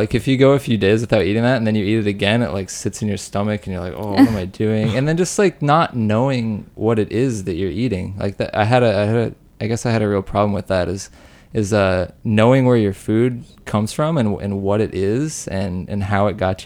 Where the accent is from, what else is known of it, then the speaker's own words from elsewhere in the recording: Rock Springs, Wyoming, United States; I'm from Rock Springs, Wyoming.